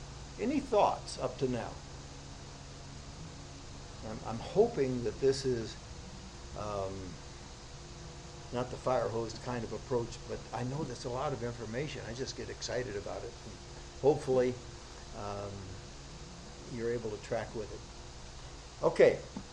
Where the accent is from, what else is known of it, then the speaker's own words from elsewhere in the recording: United States; I'm American, I'm Scottish.